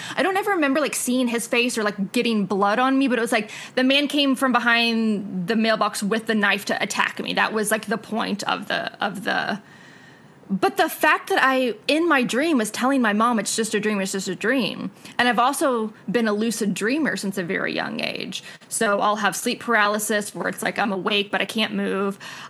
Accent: Arlington, Texas, United States; So I grew up in Arlington, Texas. I lived on this corner house, brick house, big tree in the front yard.

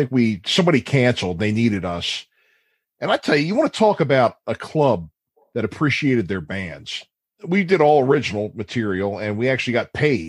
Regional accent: Baltimore, Maryland, United States; I'm from Baltimore, and I started off playing the clubs up here.

